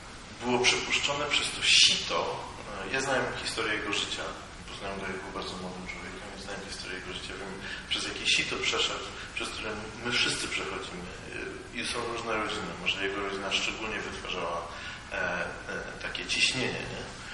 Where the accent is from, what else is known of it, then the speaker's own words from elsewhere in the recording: Szczecin, West Pomeranian Voivodeship, Poland; On nie jest ze Szczecina, nie jest tam, skąd pochodzę.